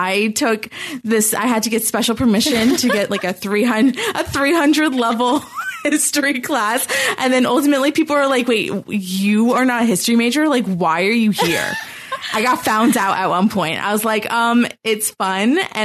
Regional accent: United States; obviously, I'm American, you're American as well.

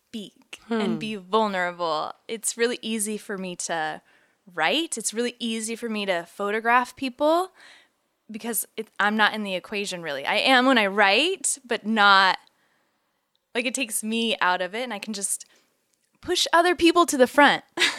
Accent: United States; Sometimes while traveling, I'm like, ooh, I don't want to admit I'm American sometimes.

